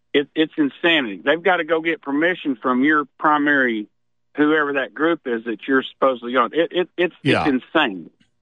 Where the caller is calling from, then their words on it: Edmond, Oklahoma, United States; I'm calling from Edmond, America.